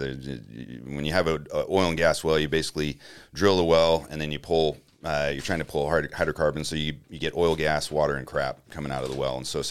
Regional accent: Grants Pass, Oregon, United States; I grew up in Grants Pass, Oregon, went to the Naval Academy actually

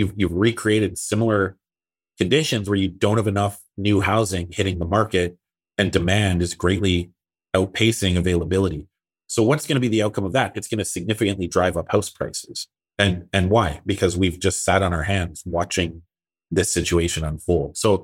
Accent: Canada; We're Canadian. What do we want?

